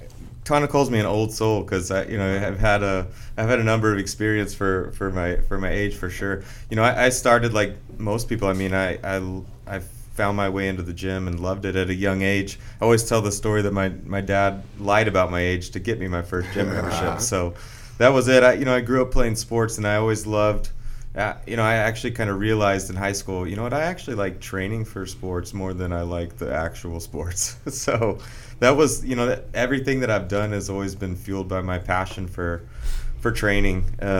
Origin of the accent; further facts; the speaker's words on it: Arlington, Texas, United States; So, I grew up in Arlington, and that's where the original Metroflex is.